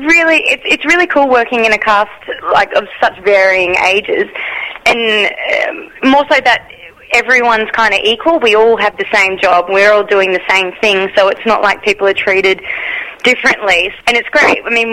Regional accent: Gold Coast, Queensland, Australia; Yeah, I'm from the Gold Coast.

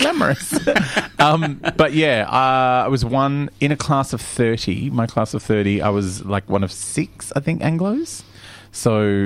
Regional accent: Brunswick, Victoria, Australia; also born or lived in Carlton; I always tell people, say, where were you born? I say Carlton, because that's where the women's hospital is. But yeah, grew up in Brunswick. You know, it was not this hipster heaven it is now.

